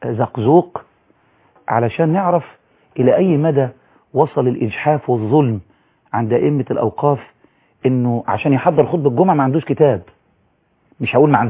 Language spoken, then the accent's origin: Arabic; Egypt; احنا عندنا في مصر